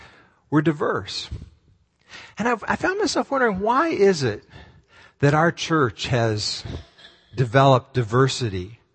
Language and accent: English; Texas, United States; also born or lived in Oregon; now in New York, United States; I was born in Oregon, but raised in Texas. Sue was born in Minnesota, and we met in Colorado. We've raised our children here in New York.